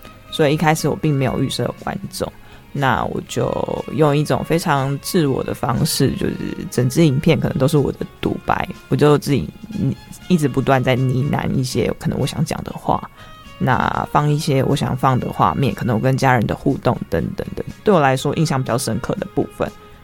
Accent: Taiwan; 我非常笃定的认同我是台湾人

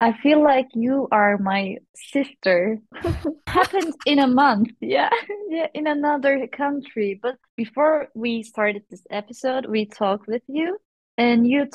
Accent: Turkey; So I'm from Turkey and I'm 25 years old.

